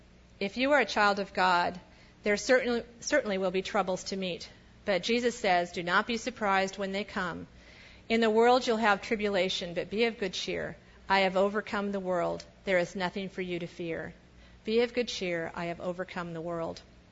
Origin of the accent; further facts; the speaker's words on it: California, United States; They lived in North Carolina, and we lived in California. I grew up in California.